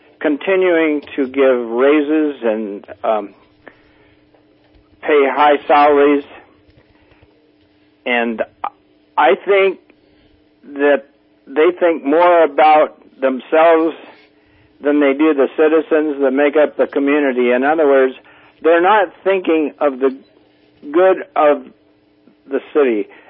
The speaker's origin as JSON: {"language": "English", "town": "Reading", "region": "Pennsylvania", "country": "United States", "tie": "born there", "said": "I was born in Reading before the two hospitals ever existed, so that kind of gives you how old I am. I was born on Pine Street at a little hospital."}